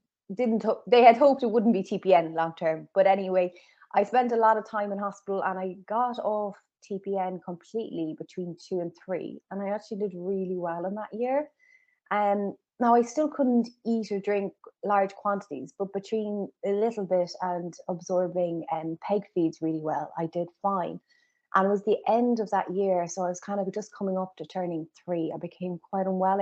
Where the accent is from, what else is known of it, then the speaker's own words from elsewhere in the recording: Cardiff, Wales, United Kingdom; born there; So I guess if I go back to the very beginning, I was born in Cardiff